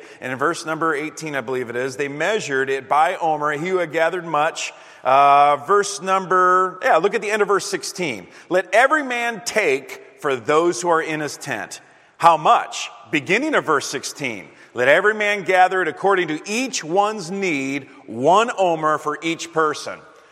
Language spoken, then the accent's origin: English; Wisconsin, United States; Now, I'm from Wisconsin